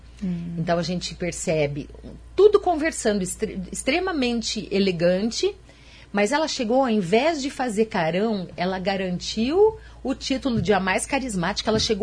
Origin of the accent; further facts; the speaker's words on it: Brazil; Exatamente, dá licença, mas eu sou brasileira.